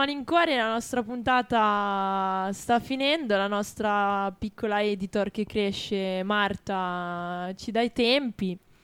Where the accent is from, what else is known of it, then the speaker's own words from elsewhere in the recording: Milan, Lombardy, Italy; sono di Milano, io non è che sono di Terni che toglie tutte le lettere, eh?